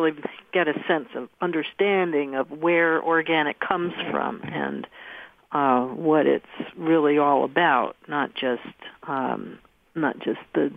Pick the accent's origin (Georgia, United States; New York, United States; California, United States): New York, United States; New York City; moved away as an adult; now in Vermont, United States; ended up in northeastern Vermont after growing up in New York City.